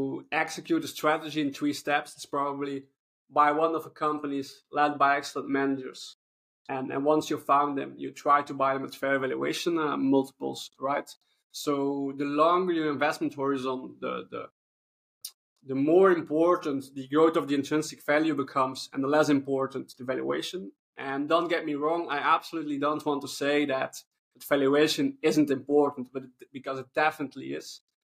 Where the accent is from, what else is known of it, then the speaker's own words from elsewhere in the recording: Belgium; And it was a Belgian company. I'm from Belgium.